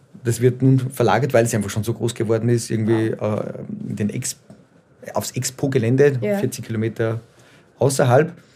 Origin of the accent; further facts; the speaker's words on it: Austria; Made in Austria, da wo ich herkomme